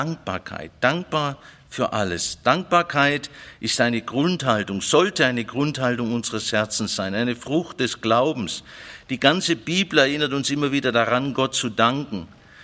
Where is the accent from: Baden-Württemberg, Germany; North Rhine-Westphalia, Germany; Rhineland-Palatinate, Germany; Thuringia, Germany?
Baden-Württemberg, Germany; Als Schwabe habe ich es ja gerade noch geschafft.